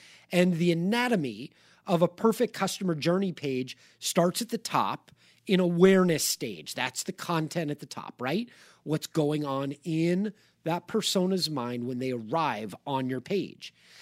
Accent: Los Angeles, California, United States; Houston, my hometown of Los Angeles, Indianapolis, and Sactown

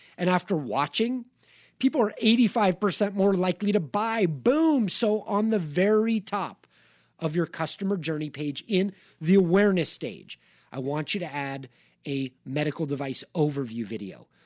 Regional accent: Los Angeles, California, United States; Houston, my hometown of Los Angeles, Indianapolis, and Sactown

